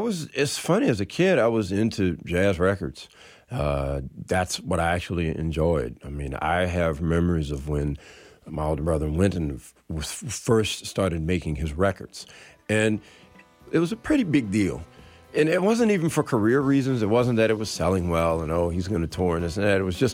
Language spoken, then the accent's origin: English; New Orleans, Louisiana, United States; But, you know, we're from New Orleans. We know better.